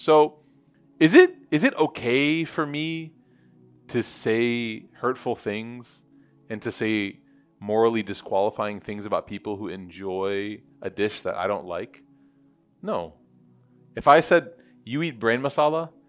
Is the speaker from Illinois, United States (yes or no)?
yes; Chicago, Illinois, United States; I grew up in Chicago. I'm married to a Desi